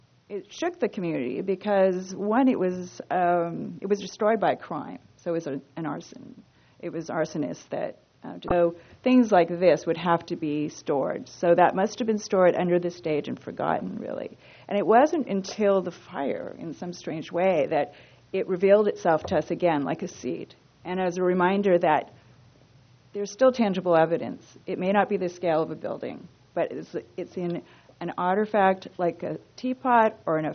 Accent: Arroyo Grande, California, United States; I grew up here in Arroyo Grande. Both sides of my family farmed here

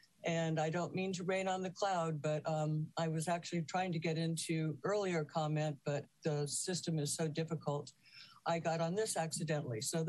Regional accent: Los Osos, California, United States; Good morning … I'm from Los Osos.

